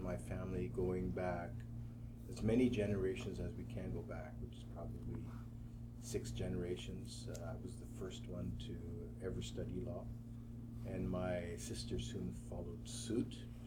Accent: Vancouver, British Columbia, Canada; I grew up in Vancouver, beautiful city, attended elementary and also high school, attended McGee and John Oliver High Schools, and then went on to UBC, where I studied law

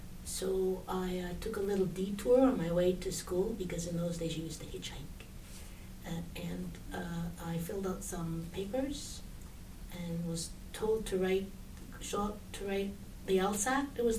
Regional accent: Vancouver, British Columbia, Canada; I was born in Vancouver in 1947. So that makes me 69 this year. And I grew up on the east side of Vancouver at 7th and Fraser until 1958, when we moved to the west side of Vancouver.

